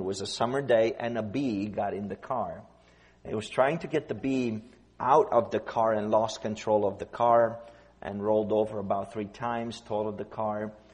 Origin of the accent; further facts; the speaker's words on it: Romania; born there; English is a second language; I was born in Romania in 1974 when the country was under communism.